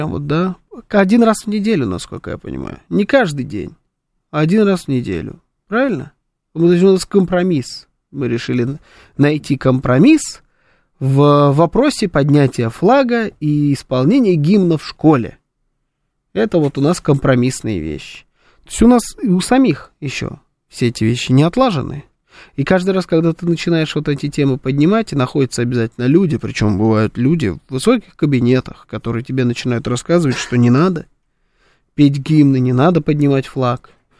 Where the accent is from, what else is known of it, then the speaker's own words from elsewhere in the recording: Uzbekistan; Я сама из Узбекистана родом.